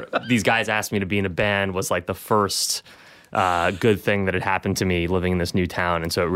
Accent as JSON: {"language": "English", "town": "Queens", "region": "New York", "country": "United States", "tie": "born or raised there", "also_born_or_lived": "Hastings", "said": "I grew up in Queens and then I moved to Hastings."}